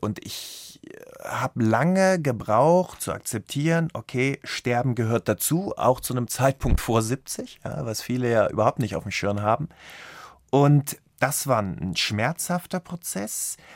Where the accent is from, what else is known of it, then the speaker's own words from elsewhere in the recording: Rhineland, Germany; Das Rheinland ist meine Heimat und tief verwurzelt in meinem Charakter